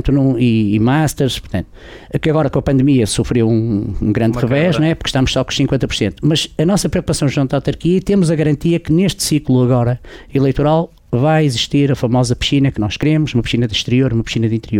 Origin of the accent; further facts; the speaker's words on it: Braga, Portugal; moved away as an adult; now in Viana do Castelo, Portugal; eu até sou bracarense de Gema e estou radicado em Viana do Castelo há